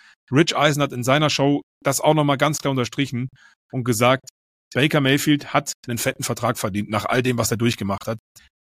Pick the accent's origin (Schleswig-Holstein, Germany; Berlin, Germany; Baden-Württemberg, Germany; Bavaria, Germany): Berlin, Germany; es gibt einen Verein bei mir in der Heimat, eigentlich Berlin, wo ich aufgewachsen bin.